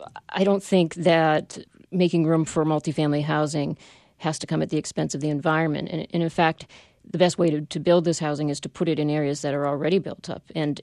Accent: New Hampshire, United States; I grew up in New Hampshire, and I remember when the small towns did have the bank president living in the same place where the farm laborers lived.

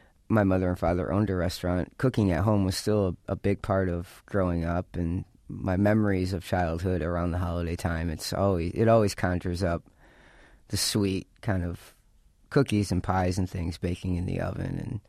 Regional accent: Michigan, United States; I grew up in Michigan, and one of the things that we used to do when it was a little bit more environmentally acceptable was rake the oak leaves out of our front yard out to the street.

